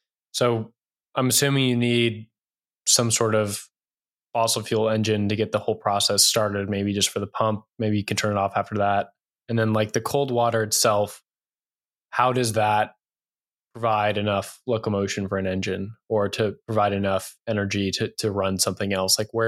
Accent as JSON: {"language": "English", "region": "Colorado", "country": "United States", "said": "I'm from Colorado, landlocked state. We don't have that much water."}